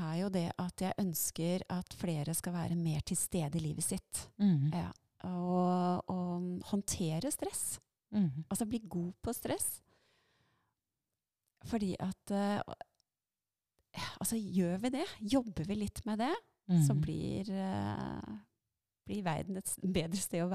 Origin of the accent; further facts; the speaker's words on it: Eiker, Buskerud, Norway; Jeg kom jo opprinnelig fra Eiker.